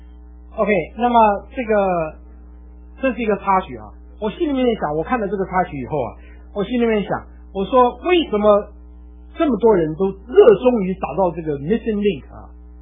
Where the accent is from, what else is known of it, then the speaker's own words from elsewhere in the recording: China; 你知道我们中国人啊，真是丢脸丢到这种